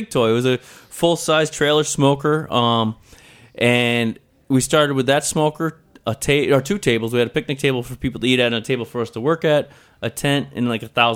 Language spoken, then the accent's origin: English; Trumansburg, New York, United States; I grew up in Trumansburg, which is outside of Ithaca.